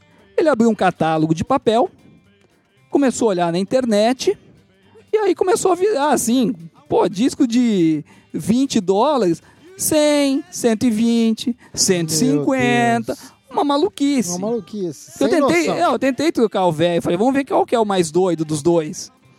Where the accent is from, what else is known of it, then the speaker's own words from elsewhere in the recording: Brazil; Aí eu falei, eu sou do Brasil.